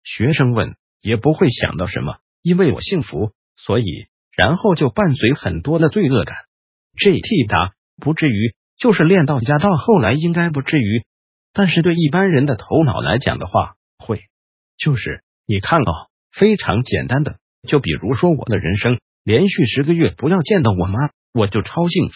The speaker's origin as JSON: {"language": "Chinese", "country": "Taiwan", "said": "那我们台湾人基本上就是不敢"}